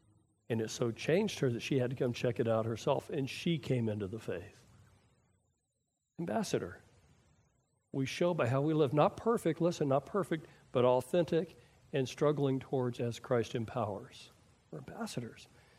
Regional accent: Texas, United States; I know Jesus. I'm a Texan. Of course I know. We're born knowing Jesus.

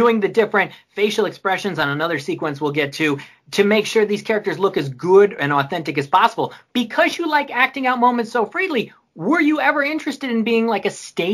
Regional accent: New York, United States; I'm from New York, so I had the chance to visit Walt Disney Animation Studios for the first time in January

